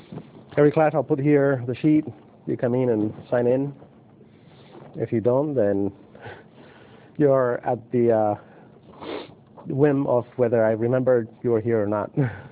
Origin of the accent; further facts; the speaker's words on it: Spain; now in United States; I'm originally from Spain.